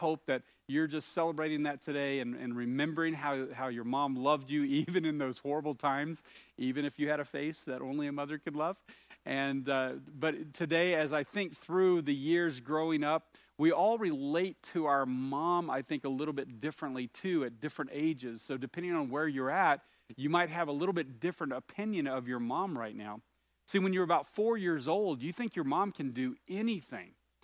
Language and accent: English; the South, United States; When I was growing up in the South, one of the lines that we used to use to insult each other was, you had a face that only a mother could love.